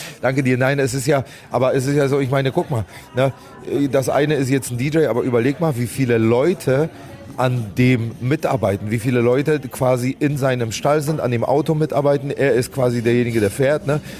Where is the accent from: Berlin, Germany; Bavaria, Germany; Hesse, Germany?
Berlin, Germany; Ich bin ja in Berlin groß geworden